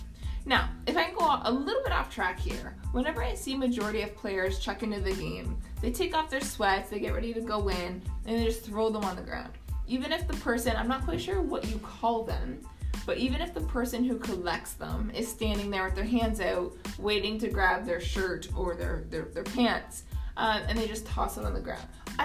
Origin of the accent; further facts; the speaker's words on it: Canada; Again, not because I'm Canadian, I'm not biased about this